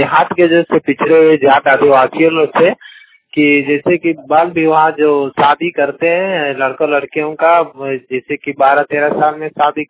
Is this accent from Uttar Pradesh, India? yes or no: no; Ranchi, Jharkhand, India; और मैं रांची जिला झारखंड से बिलोंग करता हूँ